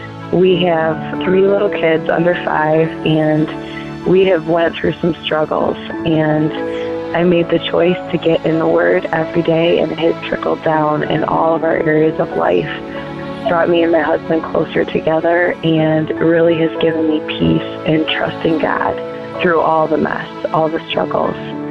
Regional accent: Michigan, United States; I'm from Michigan.

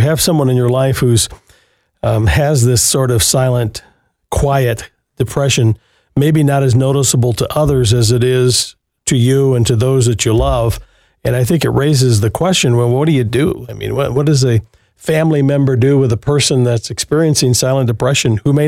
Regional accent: Berkley, Michigan, United States; Metro Detroit, my hometown, growing up in Berkeley.

